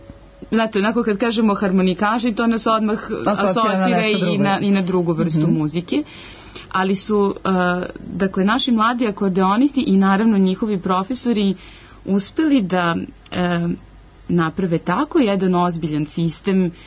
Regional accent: Belgrade, Serbia; s obzirom na to da sam rođena u Beogradu i da je moje kompletno školovanje i počelo i teklo u Beogradu i kasnije u inostranstvu.

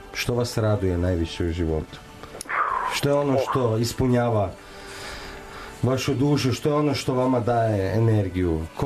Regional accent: Croatia; Evo, ja dolazim iz Hrvatske

